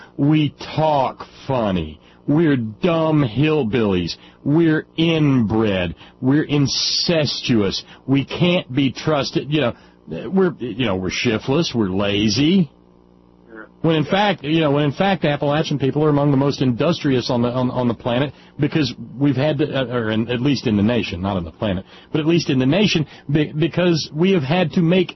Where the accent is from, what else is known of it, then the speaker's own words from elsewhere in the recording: Scotland, United Kingdom; yeah, I'm Scottish, but before that I was, some sort of crazed-ass Viking.